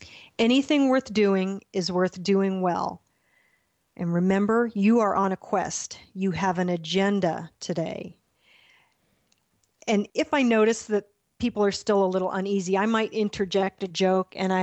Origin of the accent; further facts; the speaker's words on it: Florida, United States; And again, I'm from Florida, so we don't experience scree around here.